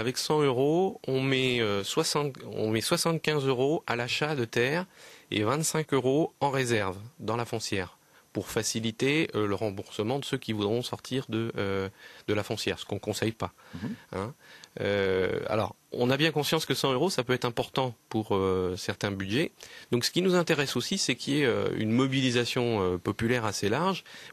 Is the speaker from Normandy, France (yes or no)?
yes; Normandy, France; puisque je suis originaire de Basse-Normandie